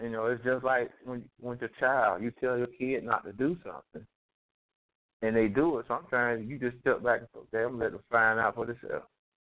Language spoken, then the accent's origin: English; Rocky Mount, North Carolina, United States; This young girl from my hometown, Rocket Mount